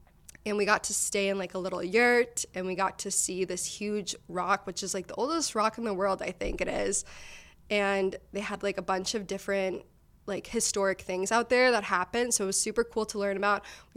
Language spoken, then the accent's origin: English; Sarasota, Florida, United States; because I grew up in Sarasota, so we flew out of Tampa